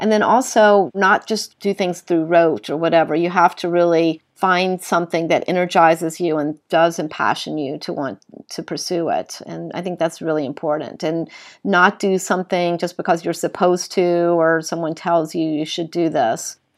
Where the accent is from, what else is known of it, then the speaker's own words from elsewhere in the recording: North Carolina, United States; All these passions, some of which I had as a young girl growing up in North Carolina, I was literally able to materialize into projects